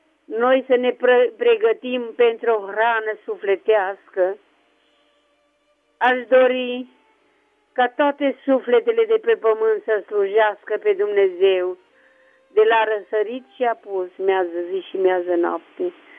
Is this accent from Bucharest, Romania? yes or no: no; Deva, Hunedoara County, Romania; sunt din Deva.